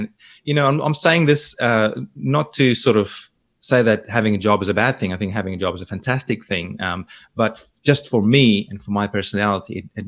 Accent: Free State, South Africa; moved away; also born or lived in New Zealand; And where I grew up in the Free State in South Africa, it was nice and warm too.

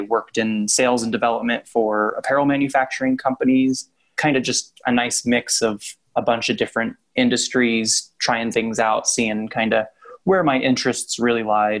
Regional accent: Bakersfield, California, United States; now in Denver, United States; I'm actually from Bakersfield, California.

